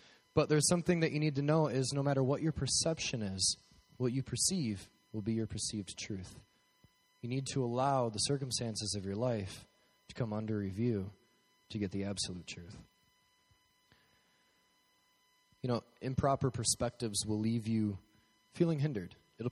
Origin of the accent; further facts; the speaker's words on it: Colorado, United States; Because I'm from Colorado, and so the Broncos are my team.